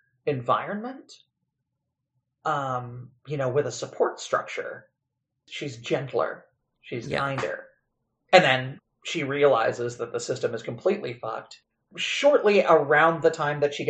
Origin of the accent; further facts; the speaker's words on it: the South, United States; I'm from the South. I grew up in the South, and bigotry in certain places is systemic.